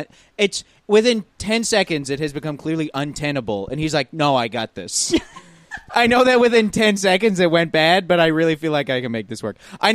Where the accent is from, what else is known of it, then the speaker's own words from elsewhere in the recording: Alberta, Canada; I grew up in Alberta, so we'd just say like the next province.